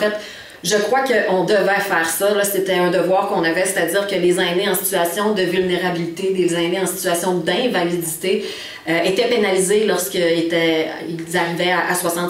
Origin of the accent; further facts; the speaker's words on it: Quebec, Canada; je suis gaspésienne de la baie des Chaleurs. J'utilise l'hôpital de Maria, j'y élève mes enfants